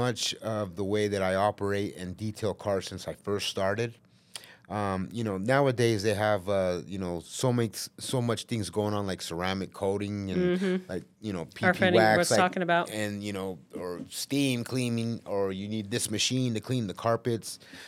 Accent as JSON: {"language": "English", "town": "Ogden", "region": "Utah", "country": "United States", "tie": "born or raised there", "said": "I grew up on 35th in Jackson. I went to Ogden High."}